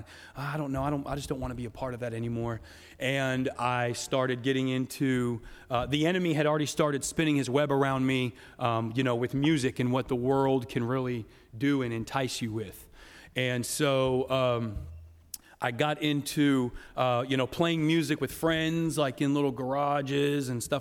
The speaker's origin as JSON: {"language": "English", "town": "Beaumont", "region": "Texas", "country": "United States", "tie": "born or raised there", "said": "And my sister and I grew up in Southeast Texas, east of Houston in a city called Beaumont, which is not too far from the Gulf Coast, kind of close to Louisiana."}